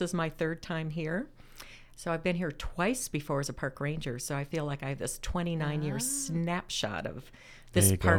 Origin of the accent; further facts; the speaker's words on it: Madison, Wisconsin, United States; I grew up in Madison, Wisconsin. I rode my bike to school almost every day or walked through the woods.